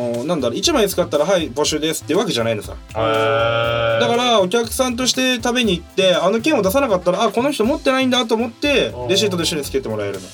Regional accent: Hokkaido, Japan; 俺と西田は多分ね、この気持ち分かるんだけど、僕たち、我々は北海道出身で、

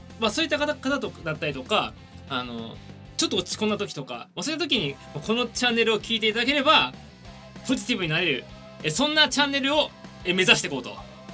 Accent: Tokyo, Japan; 平成2年3月14日、生まれでございます。東京都出身で、東京育ちでございます。そうなんですよね、32年間東京におります。

